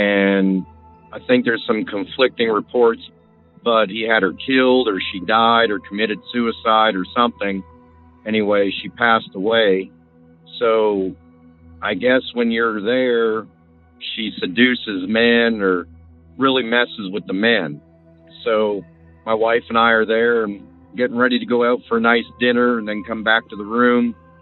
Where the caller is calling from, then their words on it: Oklahoma, United States; I'm from Oklahoma right now.